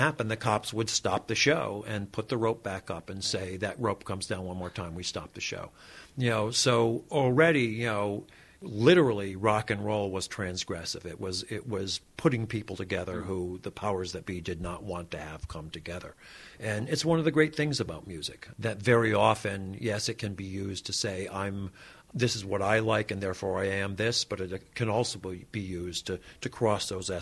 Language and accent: English; United States; I actually think, you know, I grew up in America in a very mixed community